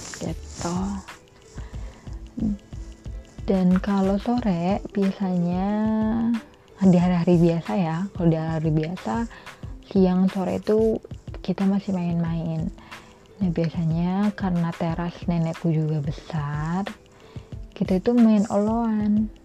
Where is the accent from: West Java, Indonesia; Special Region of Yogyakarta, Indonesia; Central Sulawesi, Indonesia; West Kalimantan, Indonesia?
West Java, Indonesia; Cirebon; Jadi aku tuh lahir di Cirebon Timur. Kemudian ya aku besar di sana juga. Aku SD SMP di sana.